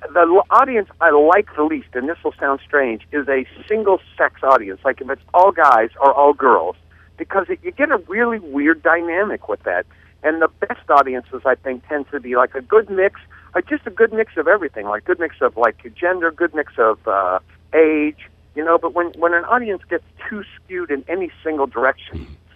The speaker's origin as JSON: {"language": "English", "region": "Midwest", "country": "United States", "said": "I actually love being a Midwesterner. I love the people. I love the values."}